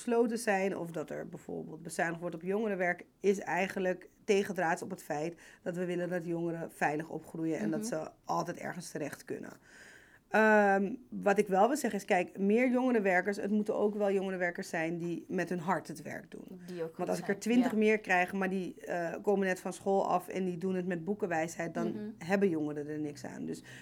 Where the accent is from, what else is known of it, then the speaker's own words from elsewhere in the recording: Amsterdam, North Holland, Netherlands; ik ben natuurlijk opgegroeid in de Bijlmer, vertelde ik toen. En ik weet inderdaad als kind, ik woonde in Kouwenoord, dat is dan een galerijflat.